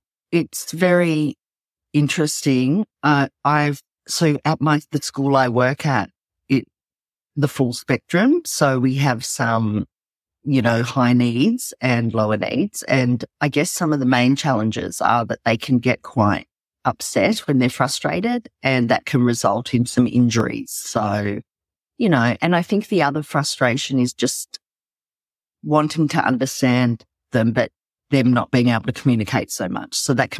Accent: Sydney, New South Wales, Australia; from Sydney, Australia

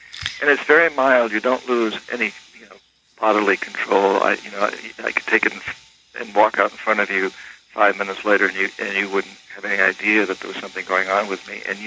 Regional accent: New England, United States; I grew up in New England. In the 60s, I'd never smoked a joint of marijuana.

